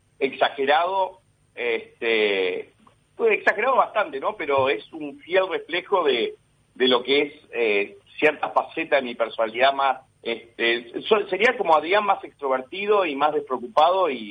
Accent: Uruguay; also born or lived in New Jersey, United States; a los 8 años, en el 84, me volví para Uruguay. Y bueno, digamos que yo me considero uruguayo

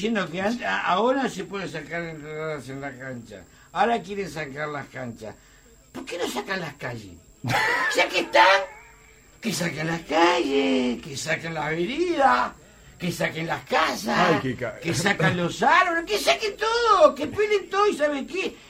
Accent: Uruguay; yo le deseo suerte como uruguayo que soy

